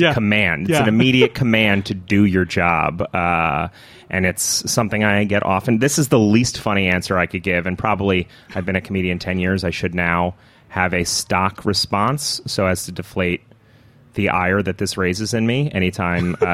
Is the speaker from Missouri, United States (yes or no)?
no; New Jersey, United States; born there; also born or lived in Pennsylvania; I lived in the Poconos for 5 years. It was a strange... So I was born in New Jersey and don't have many memories of that.